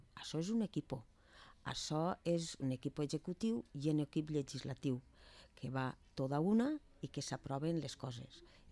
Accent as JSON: {"language": "Catalan", "town": "Vila-real", "region": "Valencian Community", "country": "Spain", "said": "jo soc de Vila-real, estic en Vila-real"}